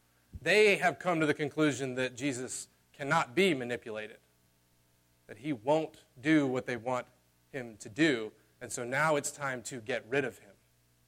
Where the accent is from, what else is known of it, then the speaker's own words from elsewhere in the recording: the South, United States; I grew up in the South. That is a big deal in the South.